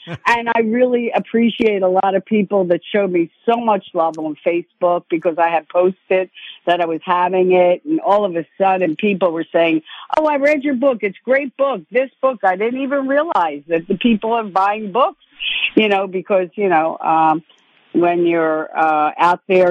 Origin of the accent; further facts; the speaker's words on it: Philadelphia, Pennsylvania, United States; I'm a girl from South Philly. I mean, we don't stop.